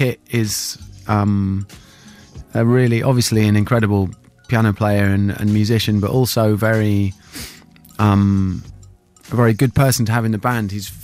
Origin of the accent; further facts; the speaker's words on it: Norwich, East of England, United Kingdom; also born or lived in London; Yeah, I'm from Norwich originally. I lived in London for 13 years